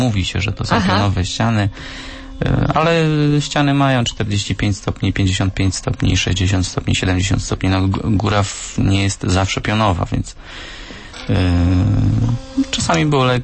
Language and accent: Polish; Lubsko, Lubusz Voivodeship, Poland; Jestem z Lubska.